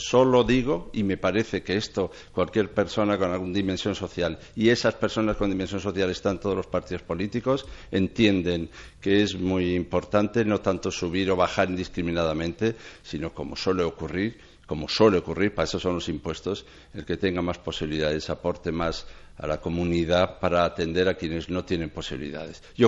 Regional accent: Madrid, Community of Madrid, Spain; personas como somos los ciudadanos de Madrid muy serios también

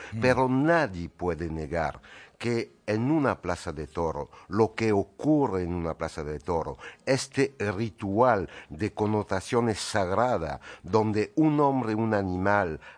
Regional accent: France; Spanish is a second language; now in Spain; soy francés, pero la cultura española es la que siempre me ha atraído.

